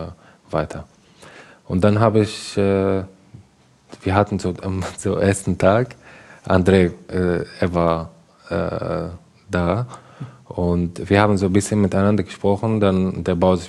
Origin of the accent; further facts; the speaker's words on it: Syria; German is a second language; ich komme aus Syrien